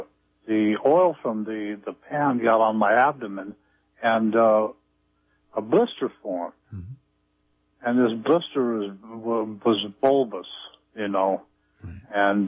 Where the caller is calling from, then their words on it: Arcata, California, United States; Hello, I'm from Arcata.